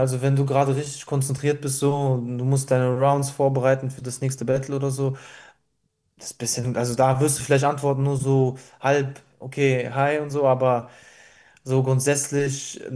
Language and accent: German; Reit, North Rhine-Westphalia, Germany; born there; now in Cologne, Germany; aus Köln, gebürtig aus Reit, ist in der Nähe von Mönchengladbach. Bin 26 Jahre alt.